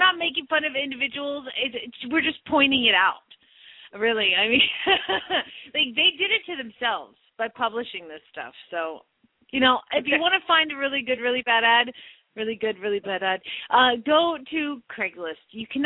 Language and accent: English; Atlanta, Georgia, United States; I grew up in Atlanta where the University of Georgia is in Athens, Georgia.